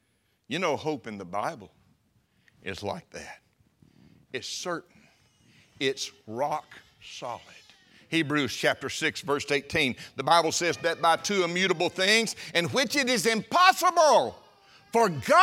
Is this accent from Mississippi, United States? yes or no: yes; Mississippi, United States; I grew up in North Mississippi, and I had a loving father who did not believe in lying.